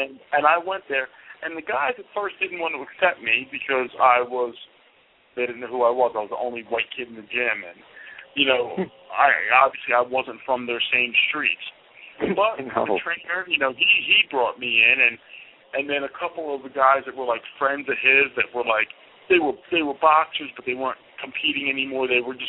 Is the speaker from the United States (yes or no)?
yes; Philadelphia, Pennsylvania, United States; where I trained growing up in Philadelphia, and I mean, I had a good upbringing.